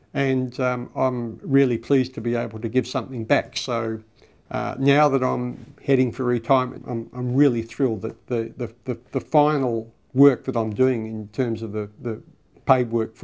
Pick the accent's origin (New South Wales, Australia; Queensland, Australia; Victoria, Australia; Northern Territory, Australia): Victoria, Australia; Watsonia; When I came to La Trobe in 1967, I came from a local suburb. I came from Watsonia.